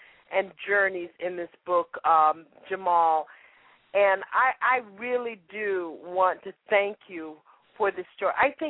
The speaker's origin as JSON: {"language": "English", "region": "Florida", "country": "United States", "tie": "born or raised there", "said": "And all I could think about was growing up in Florida, sometimes the heat would be rising from the pavement on the street."}